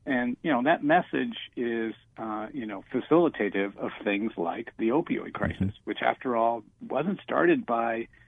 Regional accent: West Virginia, United States; So again, I'll go back to my home state of West Virginia.

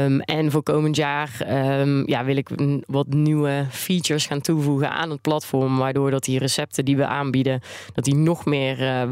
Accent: Netherlands; wat ik zelf merk is dat ik als Nederlander heel direct ben.

